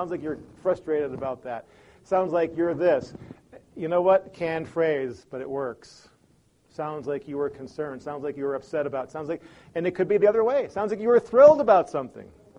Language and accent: English; Chicago, Illinois, United States; I grew up in Chicago.